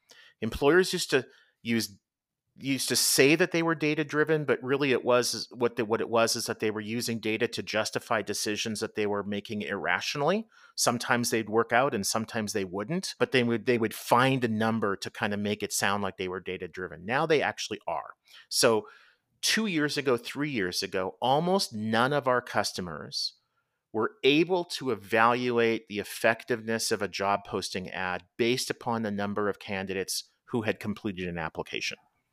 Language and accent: English; Canada; or Z as I grew up saying in Canada.